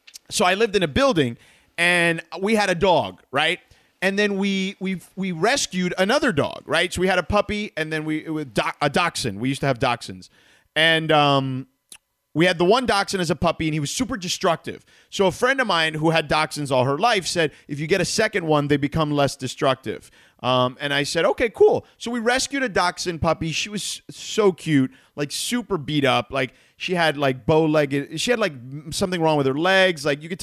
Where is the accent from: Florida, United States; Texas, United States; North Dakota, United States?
Florida, United States; Miami; And where I grew up in Miami in Coral Gables, not where I grew up because that's a rich part of town, where the University of Miami is, you can only paint your house a certain color.